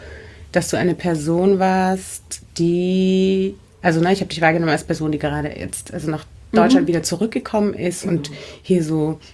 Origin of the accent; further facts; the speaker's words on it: Vienna, Austria; Also ich bin in Wien aufgewachsen und relativ isoliert aufgewachsen.